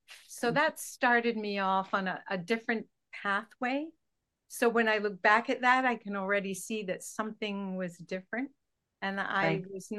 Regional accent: Glasgow, Scotland, United Kingdom; I'm Scottish. I grew up in Glasgow, outside of Glasgow, in the country, more or less.

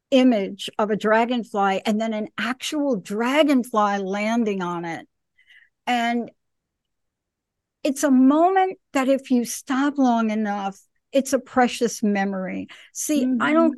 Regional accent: East Coast, United States; I mean, I grew up on the East Coast where Linda lives is absolutely gorgeous.

